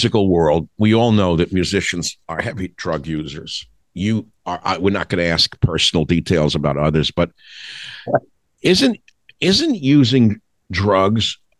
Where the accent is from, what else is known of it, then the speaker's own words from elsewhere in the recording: Queens, New York, United States; I remember growing up in Queens, which was very crowded